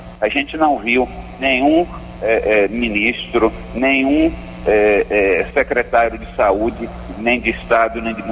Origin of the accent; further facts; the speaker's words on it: Brazil; E nós temos aqui, como brasileiros, a gente tem que defender o interesse do Brasil